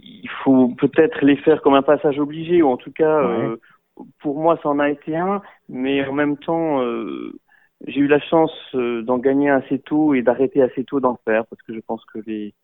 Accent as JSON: {"language": "French", "town": "Strasbourg", "region": "Grand Est", "country": "France", "tie": "born there", "said": "Et puis je suis revenu plus tard avec l'Orchestre Philharmonique de Strasbourg, qui est ma ville natale, pour donner un concert de Saint-Saëns."}